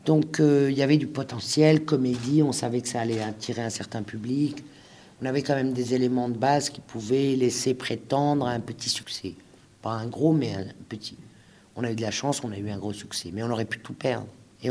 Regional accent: Lille, Hauts-de-France, France; born there; Je suis née à Lille en 63

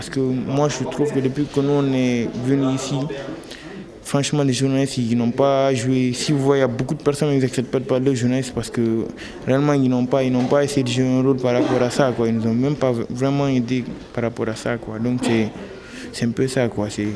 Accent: Guinea; Je viens de la Guinée aussi

